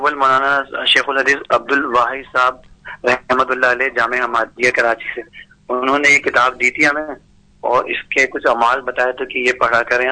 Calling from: Oman; میں عمان سے بات کر رہا ہوں.

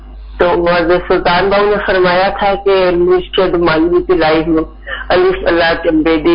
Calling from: Glasgow, Scotland, United Kingdom; Glasgow Scott land سے.

